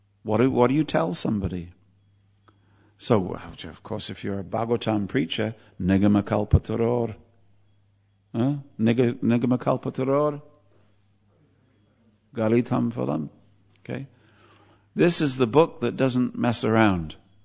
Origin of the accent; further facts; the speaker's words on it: South West England, United Kingdom; I'm from Cornwall, which is right, it's the Siberia of England, Maharaj. It's like so far away from civilization, you know.